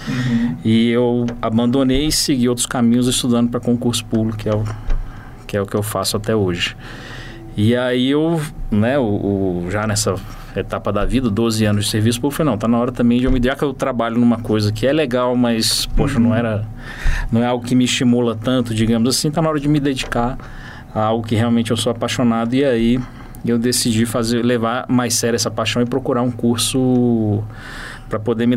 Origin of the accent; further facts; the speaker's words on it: Brasília, Federal District, Brazil; Eu sou de Brasília, sou servidor público lá, auditor da CGU. Tenho 43 anos